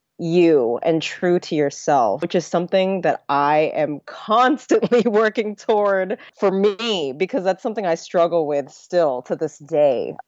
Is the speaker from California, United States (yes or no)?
yes; San Francisco, California, United States; now in Los Angeles, United States; I am a Bay Area native. I was born in San Francisco, Bay Area, and have lived there for most of my life. I just recently moved over to Los Angeles, where I reside now.